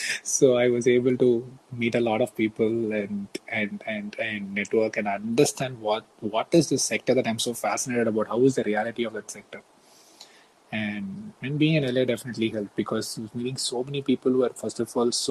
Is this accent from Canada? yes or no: no; India; now in United States; hey, I'm from India